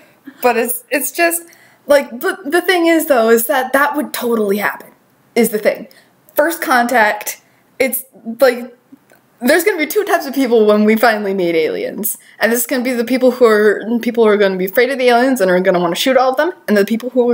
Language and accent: English; Georgia, United States; No, I'm from Georgia, so I'm generally used to roaches, but they just creep me out.